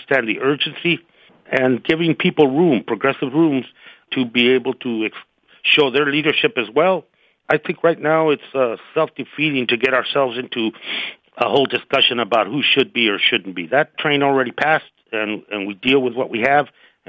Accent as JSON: {"language": "English", "town": "Tucson", "region": "Arizona", "country": "United States", "tie": "born or raised there", "said": "as we saw in my hometown of Tucson, 15,000 people from all the rich variety of people that we have in our country"}